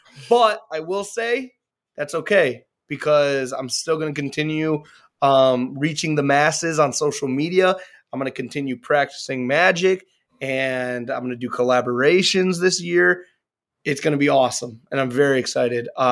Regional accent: Amioun, North Governorate, Lebanon; I love going to the village, Amun, El Kura. That's where I'm from.

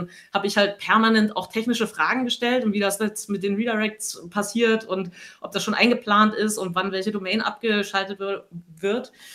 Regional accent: Potsdam, Brandenburg, Germany; moved away as an adult; also born or lived in Munich; Also ich komme eigentlich aus Potsdam, bin dann zum Studieren nach München gegangen

